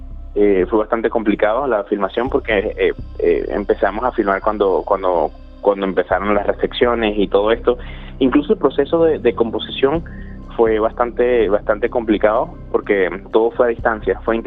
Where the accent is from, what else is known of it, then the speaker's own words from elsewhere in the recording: Venezuela; now in Australia; siempre desde cuando vivía en Venezuela, que yo soy venezolano, siempre he tocado rock. Pero claro, cuando vienes a Australia, te conviertes en el músico latino